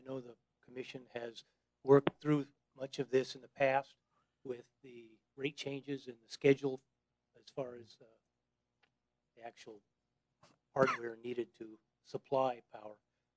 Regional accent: Entiat, Washington, United States; I'm from Intiat.

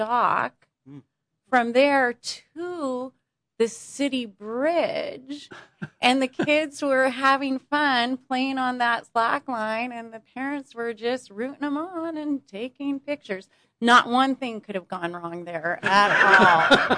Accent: Chelan, Washington, United States; So you may not know, but I'm from the Chelan area

